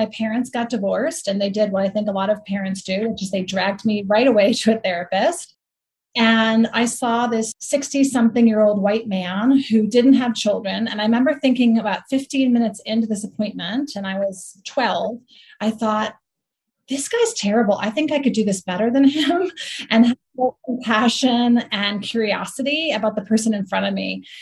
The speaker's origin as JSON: {"language": "English", "region": "New England", "country": "United States", "tie": "born or raised there", "moved": "as an adult", "said": "to survive my family of origin and to survive where I grew up in New England."}